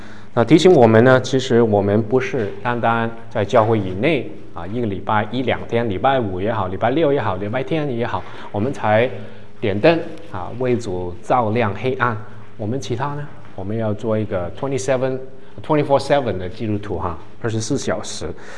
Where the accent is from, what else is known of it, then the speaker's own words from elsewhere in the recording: Hong Kong; Chinese is a second language; 我们这些香港国语啊，我在台湾才学国语的，香港长大的背景没有学过国语